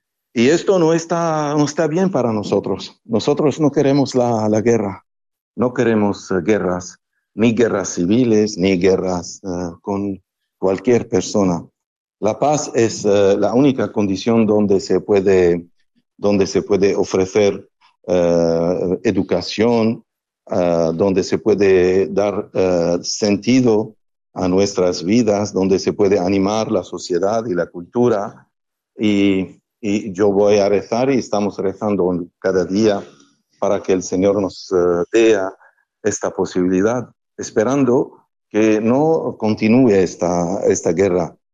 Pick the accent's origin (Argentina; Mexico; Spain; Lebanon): Lebanon; Spanish is a second language; también mucha gente de mi país ya viven en América Latina, libaneses de origen libanesa, que llaman los turcos.